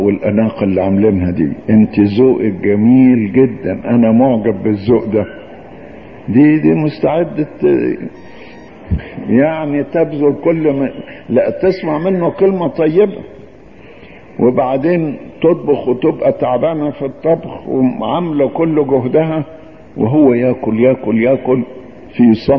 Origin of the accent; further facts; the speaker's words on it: Upper Egypt, Egypt; ده عندنا في الصعيد